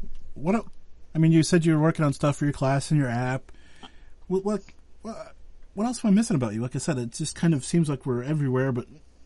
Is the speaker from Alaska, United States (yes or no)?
no; Pennsylvania, United States; No, so I'm from Western Pennsylvania